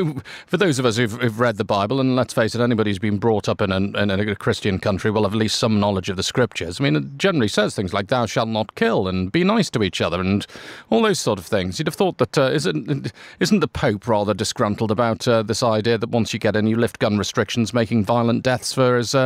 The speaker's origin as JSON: {"language": "English", "country": "United Kingdom", "said": "Of course, as a British citizen, that doesn't sound like a particularly strict gun law at all"}